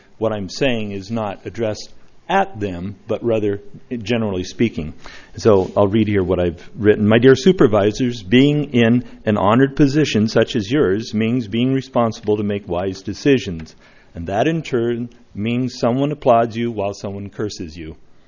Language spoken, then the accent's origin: English; Atascadero, California, United States; from Tascadero.